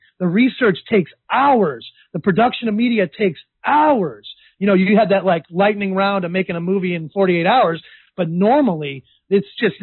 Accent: Chatham, New Jersey, United States; I've actually gone up in front of a judge before in my hometown of Chatham, the second richest town in America.

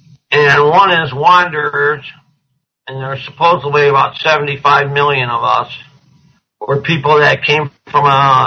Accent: Michigan, United States; now in Long Beach, United States; Well, I live in the United States in Long Beach, California. I grew up in Michigan.

